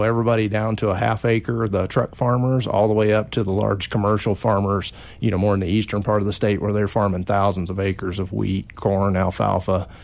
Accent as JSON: {"language": "English", "town": "Kiowa", "region": "Kansas", "country": "United States", "tie": "born or raised there", "said": "I was raised in South Central Kansas, a little town of Kiowa. Grew up in town, but my grandmother's farm was just a few miles away"}